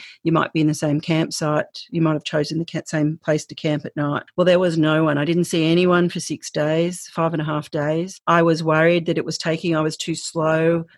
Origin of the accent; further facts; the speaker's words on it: Australia; Because I'm from Australia, I don't have a lot of, and I have never really spent a lot of time in the snowfields